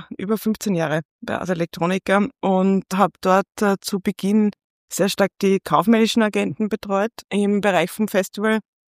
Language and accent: German; Linz, Upper Austria, Austria; Ich bin Linzerin, bin hier aufgewachsen, habe großteils meines Lebens hier verbracht, habe in Linz an der Johannes Kepler Universität Wirtschaftswissenschaften studiert